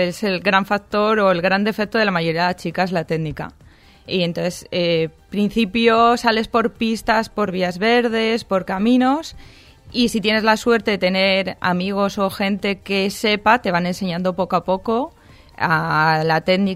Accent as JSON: {"language": "Spanish", "town": "Burgos", "region": "Castile and León", "country": "Spain", "said": "Yo soy de Burgos. Pues Burgos tenemos la facilidad de en 5 minutos de tu casa tienes un monte espectacular."}